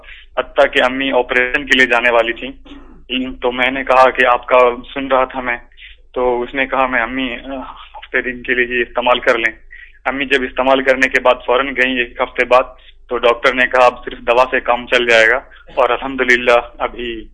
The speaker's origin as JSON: {"language": "Urdu", "town": "Kamrauli", "region": "Bihar", "country": "India", "tie": "born or raised there", "said": "میرا گھر انڈیا ہے, بہار میں دربھنگا ڈسٹرکٹ پڑتا ہے, کمرولی گاؤں ہے میرا."}